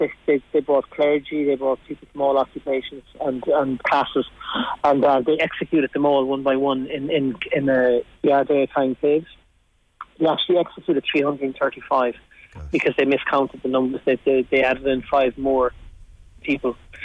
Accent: Killarney, Munster, Ireland; And I'm from Killarney

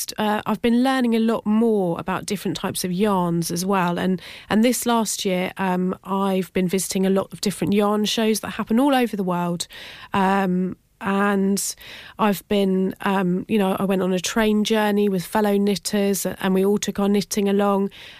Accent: Cambridge, East of England, United Kingdom; I grew up in Cambridge.

